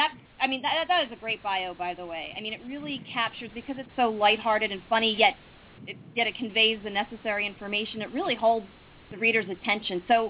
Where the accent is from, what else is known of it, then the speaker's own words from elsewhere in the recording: Pennsylvania, United States; now in Baltimore, United States; I know that living in Baltimore, and listen, I know this because I grew up in the Philly suburbs